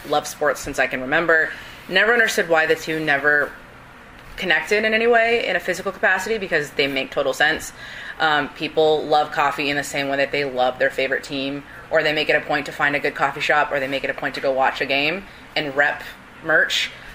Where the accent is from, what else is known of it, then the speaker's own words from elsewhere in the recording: California, United States; now in Ohio, United States; as I am from California, and I wanted to bring that here